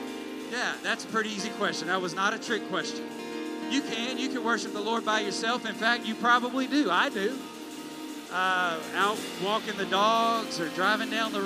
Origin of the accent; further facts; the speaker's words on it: Louisiana, United States; Growing up in South Louisiana, born and raised, I will tell you, I have been disappointed many times before